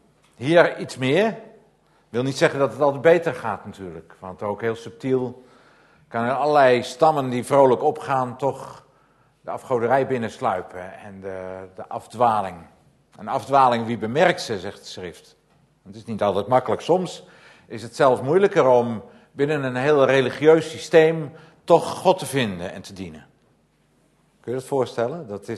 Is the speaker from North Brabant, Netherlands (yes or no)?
no; North Holland, Netherlands; now in Enkhuizen, Netherlands; West-Friesland, waar ik vandaan kom. West-Friesland, dat is oostelijk Noord-Holland, maar dat weet u natuurlijk allemaal. De kop van Noord-Holland, Enkhuizen, Medemblik, Hoorn, daar woon ik in Enkhuizen dan. Dat is West-Friesland.